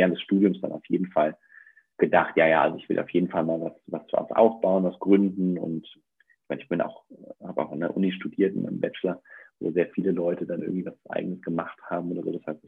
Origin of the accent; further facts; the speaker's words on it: Bavaria, Germany; Ich war irgendwie Vegetarier damals und hatte sowieso da schon einen schweren Stand als Junge in Bayern als Vegetarier